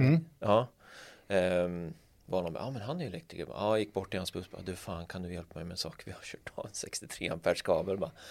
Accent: Linköping, Östergötland, Sweden; för det var ju när vi körde i Linköping, lite på våran hemma liksom. Ja, men både din och min hemstad liksom. Mm. Det är där vi är uppvuxna liksom

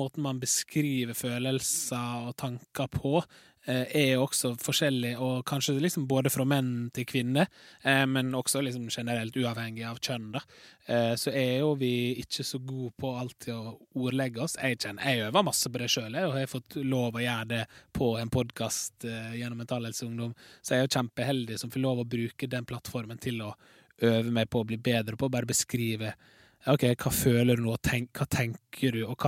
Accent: Larsnes, Møre og Romsdal, Norway; jeg kan også på en måte parodere naboen min hjemme på Larsnes

